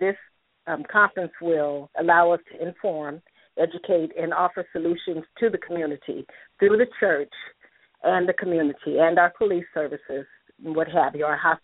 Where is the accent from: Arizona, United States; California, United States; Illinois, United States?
California, United States; moved away as an adult; now in Tennessee, United States; I am a transplant to Tennessee. I'm originally from California, and we've been here since 1999.